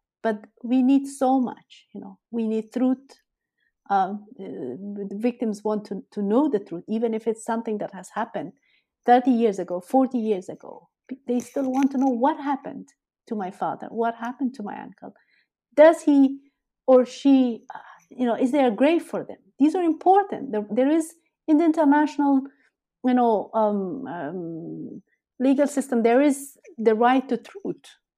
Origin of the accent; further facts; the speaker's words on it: Afghanistan; because I am from Afghanistan, because I spoke their language